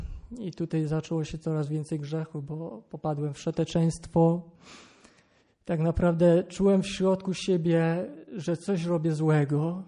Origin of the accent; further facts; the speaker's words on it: Dębina, Świętokrzyskie Voivodeship, Poland; mam 24 lata. Pochodzę ze wsi takiej między Włoszczową, może kojarzycie, Kielce, Jędrzejów. Taka mała wieś Dębina, węglaszyn Dębina.